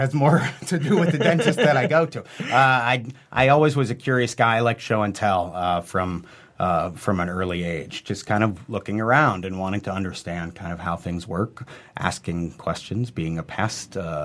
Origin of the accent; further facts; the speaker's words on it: Youngstown, Ohio, United States; now in New York City, United States; From Youngstown, Ohio. So I'm a Midwestern guy.